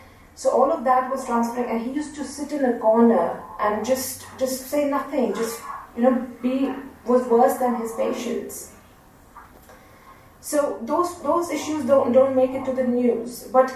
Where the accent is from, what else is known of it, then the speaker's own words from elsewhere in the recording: Jammu and Kashmir, India; English is a second language; Like I said, when I was growing up in Kashmir, and we used to have at 5:30 in the evening. I'm talking about early 90s, I used to live in downtown.